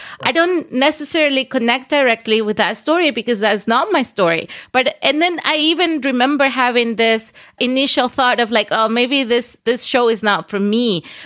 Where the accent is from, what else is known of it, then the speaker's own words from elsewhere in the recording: Venezuela; English is a second language; moved away as an adult; now in United States; because when I came to the States when I was 21, I think close to 21. So I grew up in Venezuela, right?